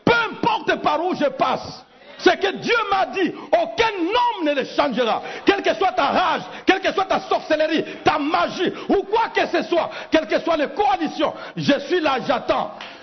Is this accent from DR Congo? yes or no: yes; DR Congo; Congo est grand, Congo est riche. Je suis Congolais, donc je suis riche.